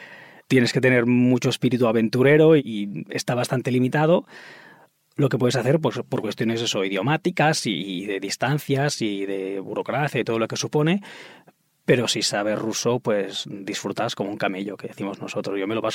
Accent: Manlleu, Catalonia, Spain; Ahí en Manlleu, en mi pueblo, pues esas cosas no hay nieve.

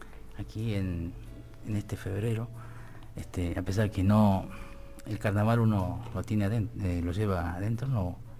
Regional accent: Guaymallén, Mendoza, Argentina; De Mendoza, de Guaymallén.

